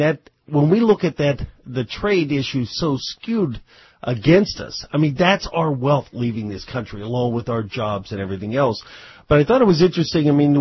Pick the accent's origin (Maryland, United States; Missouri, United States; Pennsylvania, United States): Pennsylvania, United States; I'm from Mercer County, Pennsylvania, that Mercer County up there, and we have Reznor heaters.